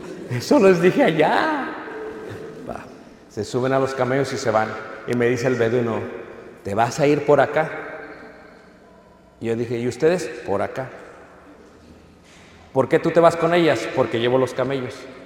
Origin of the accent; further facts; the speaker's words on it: Mexico; now in United States; Digo, soy mexicano.